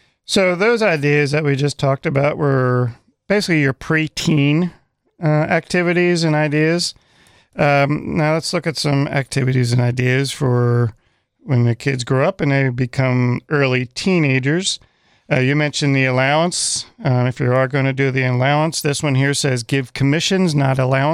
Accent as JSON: {"language": "English", "region": "East Coast", "country": "United States", "tie": "born or raised there", "said": "In the winter, where I grew up on the East Coast, I got to shovel a lot of snow."}